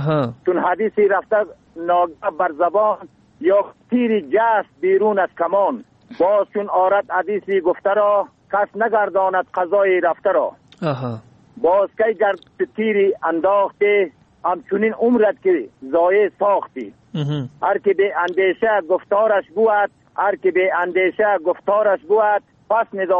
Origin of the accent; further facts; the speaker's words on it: Bamyan, Afghanistan; از ولسوالی که احمد قریه یاجر، فعلا در قریه کاغور زندگی میکنم، ولایت ما بامیان.